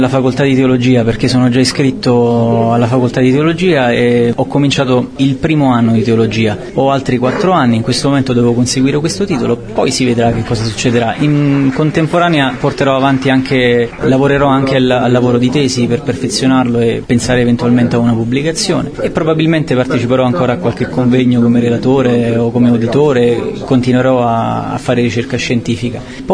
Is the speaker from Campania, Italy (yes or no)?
yes; Mercato San Severino, Campania, Italy; Sono originario di Mercato San Severino, però in questo momento vivo con i frati al Santuario della Madonna della Foce a Sarmo.